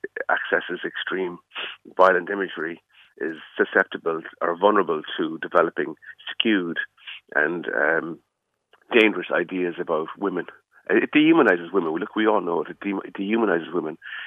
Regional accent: Cork, Munster, Ireland; when I was growing up in Cork

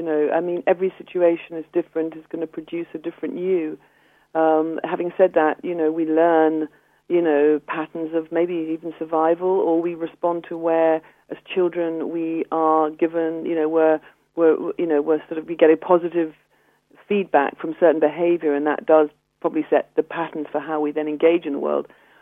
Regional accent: Ireland; certainly when I grew up in Ireland, there was a lot of disciplining in schools.

